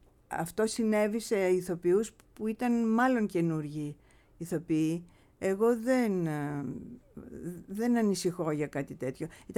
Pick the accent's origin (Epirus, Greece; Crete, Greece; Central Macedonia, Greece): Epirus, Greece; γιατί εγώ γεννήθηκα στην Ήπειρο, έζησα πάρα πολύ στην Ήπειρο